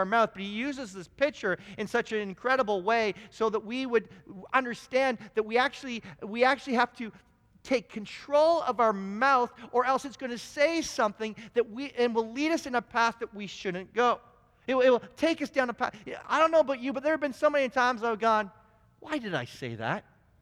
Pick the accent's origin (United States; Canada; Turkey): Canada; I'm Canadian, I know how to drive through winter storms.